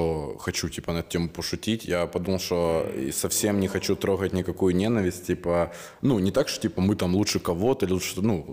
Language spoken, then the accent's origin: Russian; Ukraine; born there; я рад искренне, что я родился в Украине